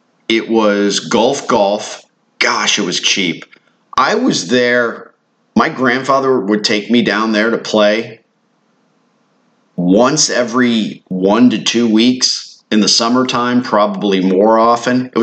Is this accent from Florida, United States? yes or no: yes; Treasure Island, Florida, United States; You know, my favorite mini golf course growing up in Treasure Island is now a condo or an apartment building or something.